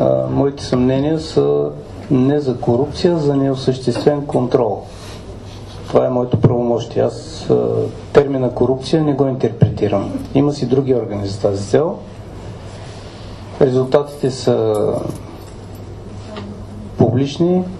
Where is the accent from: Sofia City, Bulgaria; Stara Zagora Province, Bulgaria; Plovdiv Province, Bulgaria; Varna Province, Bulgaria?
Plovdiv Province, Bulgaria; Plovdiv; тъй като съм от Пловдив, доста хора ме познават там